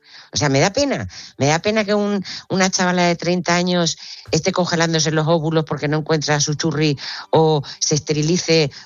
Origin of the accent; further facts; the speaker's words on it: Region of Murcia, Spain; si los que somos murcianos y hemos vivido en Murcia, sabemos que en Murcia el calor es insoportable